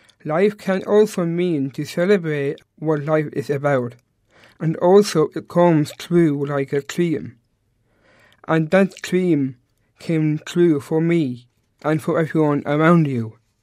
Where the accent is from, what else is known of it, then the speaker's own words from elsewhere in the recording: Leinster, Ireland; Just to introduce myself to one and all. I am from Ireland. I live in Kildare all my life.